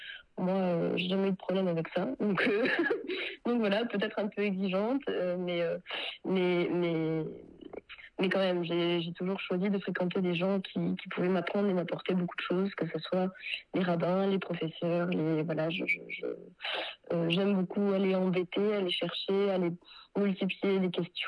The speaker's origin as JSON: {"language": "French", "region": "Corsica", "country": "France", "said": "et puis aussi chez nous en Corse on a tendance à j'aime pas parler de susceptibilité mais j'aime parler de sens de la fierté."}